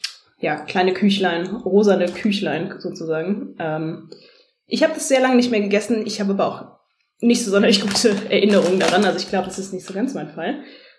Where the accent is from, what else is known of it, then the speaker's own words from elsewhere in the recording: Netherlands; Ich habe manchmal das Gefühl, ich bin keine echte Niederländerin